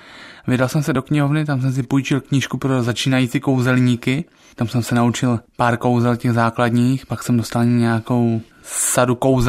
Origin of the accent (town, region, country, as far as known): Stonava, Moravian-Silesian Region, Czechia; also born or lived in Ostrava